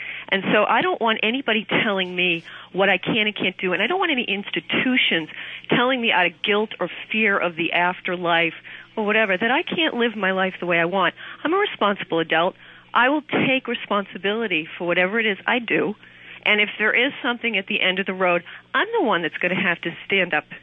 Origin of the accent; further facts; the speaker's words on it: Boston, Massachusetts, United States; I mean, I grew up in the Boston area, and Boston is a very conservative Irish Catholic area